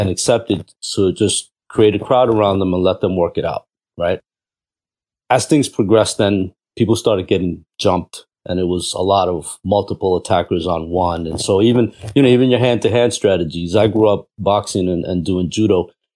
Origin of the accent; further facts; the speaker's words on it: New York City, New York, United States; And so, yeah, so I grew up predominantly in Jackson Heights, did my share of running around Queensbridge and different parts of Brooklyn.